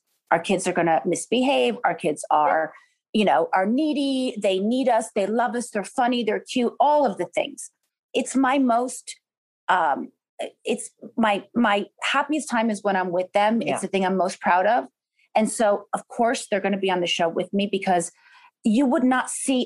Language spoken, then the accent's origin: English; New York, United States; now in California, United States; I'm a New Yorker. I love New York so much. But now having kids, I think it's easier, you know, for them in California.